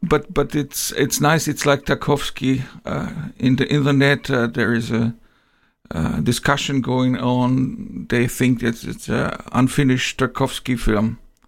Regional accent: Augsburg, Bavaria, Germany; English is a second language; also born or lived in Riga, Latvia; I was born in Riga first. Yeah, then my parents decided to leave the country, the Soviet Union. And in 77, and so the next years I spent in Augsburg, Bavaria

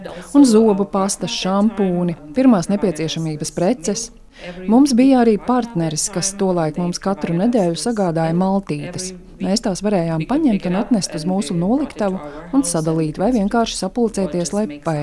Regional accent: Kharkiv, Kharkiv Oblast, Ukraine; jo es esmu no Harkivas

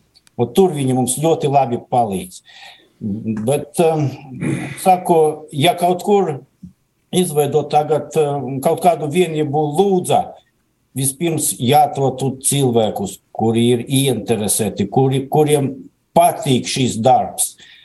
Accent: Daugavpils, Latgale, Latvia; esmu no Daugavpili pats, ja

